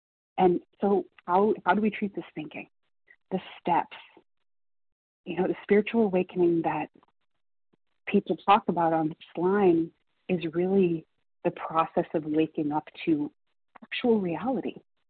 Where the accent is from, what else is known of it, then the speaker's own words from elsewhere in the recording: Michigan, United States; I'm from Michigan.